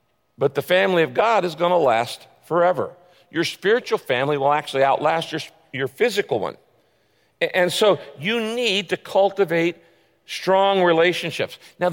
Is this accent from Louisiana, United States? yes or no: no; Redwood Valley, California, United States; I grew up in a little town called Redwood Valley, not Redwood City, Redwood Valley, way up in the northern part of the state.